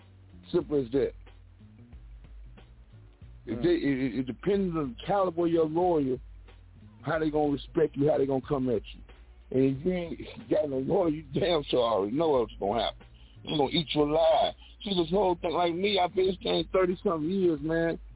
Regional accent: California, United States; I wasn't in the playing the Hollywood game because I came from the Bay.

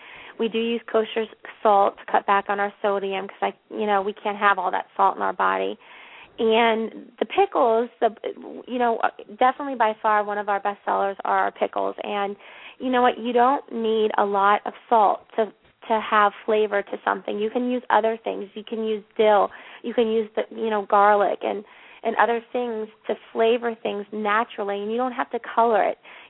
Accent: Canton, Ohio, United States; So I grew up in Canton, Ohio. I was born and raised.

